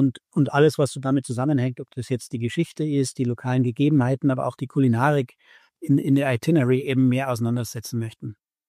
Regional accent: Bavaria, Germany; Also ich komme ursprünglich auch aus der Hotellerie, Gastronomie in Deutschland. Bin in Südost-Oberbayern aufgewachsen. Das ist ja eine sehr touristische Gegend.

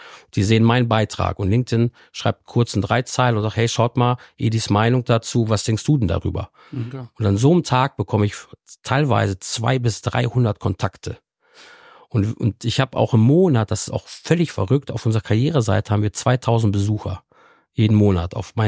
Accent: Detmold, North Rhine-Westphalia, Germany; ich komme aus Detmold, ich bin ja nichts Besonderes

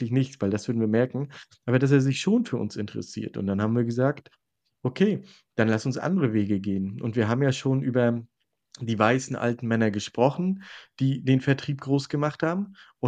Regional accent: Northern Germany, Germany; ich bin Norddeutscher

